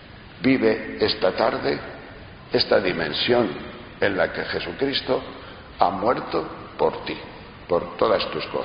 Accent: León, Castile and León, Spain; he visto matar en mi tierra de León muchos corderos

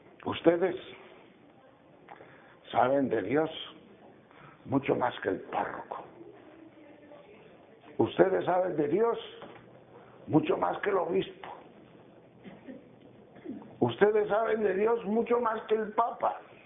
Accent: León, Castile and León, Spain; porque yo, como soy de León, he nacido en un prado debajo de una vaca.

